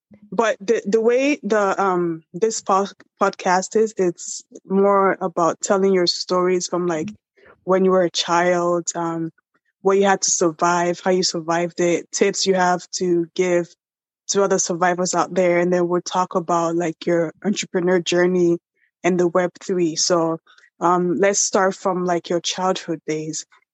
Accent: Nigeria; I'm from Nigeria, and in Nigeria, we grew up fast.

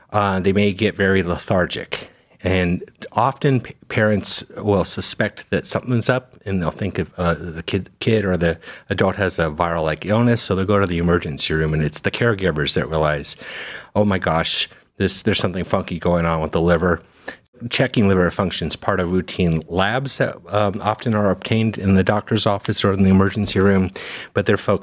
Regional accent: Las Vegas, Nevada, United States; So I was born and raised in Las Vegas, so Western boy.

